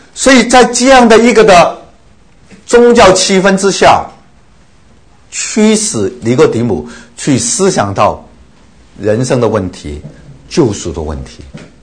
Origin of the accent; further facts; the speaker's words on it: China; 是犹太人是用灯笼的，我们中国人是用灯笼啊，点个灯笼晚上去找人也是很麻烦的